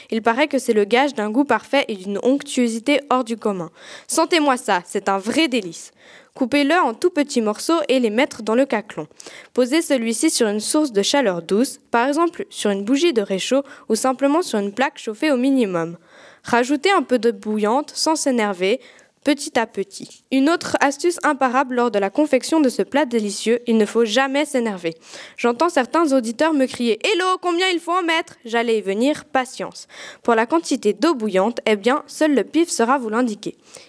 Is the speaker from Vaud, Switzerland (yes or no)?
no; Fribourg, Switzerland; Et en tant que bonne fribourgeoise, je dirais même plus, en tant que bonne gruyérienne